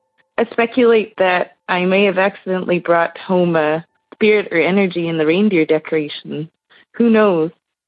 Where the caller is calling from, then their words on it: Flin Flon, Manitoba, Canada; and I am from Flin Flon, Manitoba.